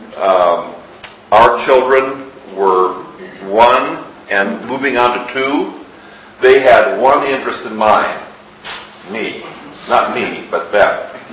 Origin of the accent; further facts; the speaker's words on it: United States; I recognize I'm an American.